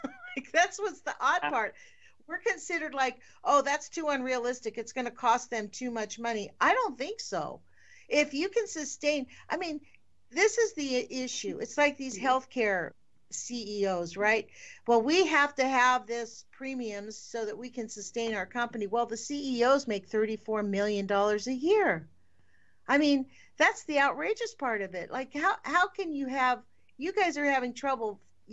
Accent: United States; As an American, I don't know how you feel, but as an American, I'm nonplussed.

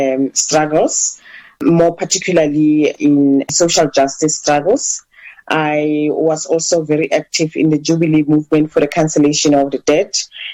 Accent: Soweto, Gauteng, South Africa; I grew up in Soweto. And at the time, when I grew up as a student, I grew up at a time when the uprisings were high. As a teenager around the 70s

